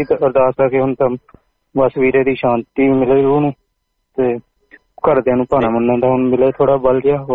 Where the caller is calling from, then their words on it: Gold Coast, Queensland, Australia; ਬੋਲਦਾ ਪਿਆ gold cost ਤੋਂ